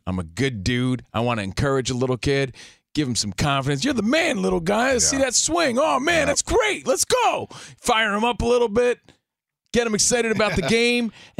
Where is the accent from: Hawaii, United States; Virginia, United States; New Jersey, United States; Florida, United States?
New Jersey, United States; I'm from New Jersey, 27 Little League home runs.